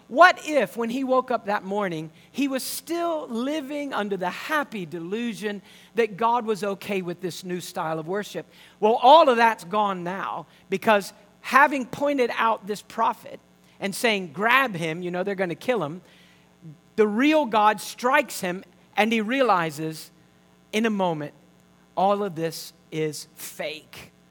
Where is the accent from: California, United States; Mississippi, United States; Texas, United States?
Mississippi, United States; I'm from Mississippi. And Mississippi doesn't really have much bragging rights, do we?